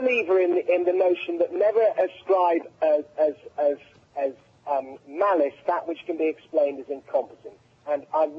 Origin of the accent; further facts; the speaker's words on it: England, United Kingdom; as an Englishman